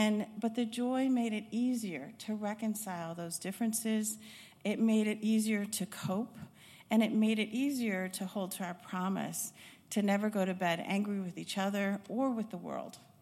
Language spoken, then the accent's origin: English; Chicago, Illinois, United States; We moved to Chicago after graduation, back to my hometown.